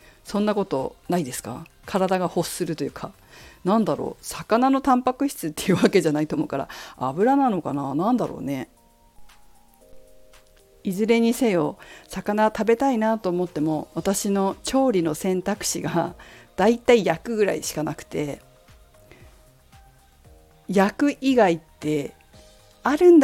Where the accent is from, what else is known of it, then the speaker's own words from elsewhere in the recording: Fukushima, Japan; 私は、ね、福島出身なので、まあ、同じ東北ということで結構思いもあるんですよ。